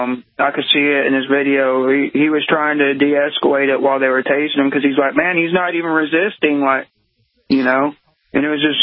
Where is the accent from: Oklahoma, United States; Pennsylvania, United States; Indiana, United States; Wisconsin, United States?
Oklahoma, United States; Yeah, it's pretty scary because I came from the Oklahoma area. I used to cop walk down there before I came up here